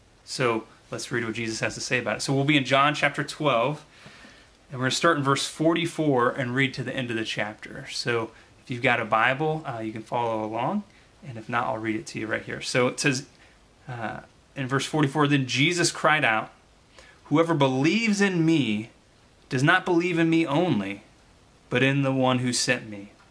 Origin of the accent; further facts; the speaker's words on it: Blue Springs, Missouri, United States; And I grew up in Blue Springs, just east of here.